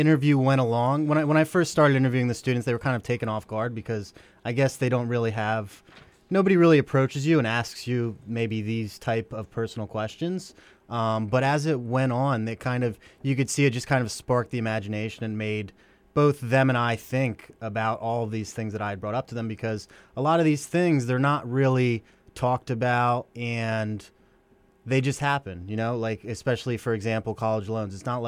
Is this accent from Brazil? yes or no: no; Pennsylvania, United States; Okay, so yeah, I'm from the Lehigh Valley originally. I grew up here, and I am a fan of WDIY